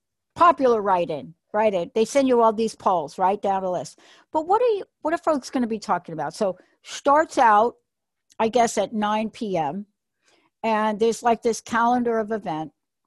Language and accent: English; New York City, New York, United States; I grew up in New York City, so I don't know how much I really wonder about it.